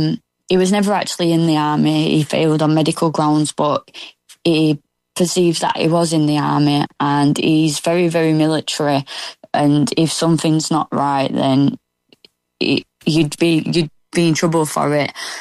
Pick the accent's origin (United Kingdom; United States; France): United Kingdom; Oldham, North West England; I was from Oldham and I travelled down to Essex.